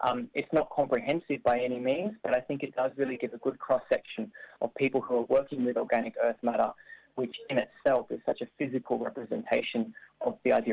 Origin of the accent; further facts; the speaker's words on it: Sydney, New South Wales, Australia; I'm originally from Australia, from Gadigal land in Sydney